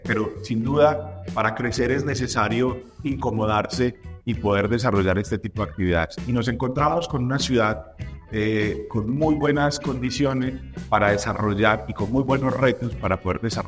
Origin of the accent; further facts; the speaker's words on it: Manizales, Caldas, Colombia; pero yo me quedo aquí en mi tierra. Y ella me dijo, hombre, pregúntale al menos a tu familia, consúltalo con él. Yo lo hablé con mi esposa. Mi esposa tenía su trabajo también en Manizales. Toda nuestra familia estaba y toda nuestra vida estaba ya desarrollada en Manizales.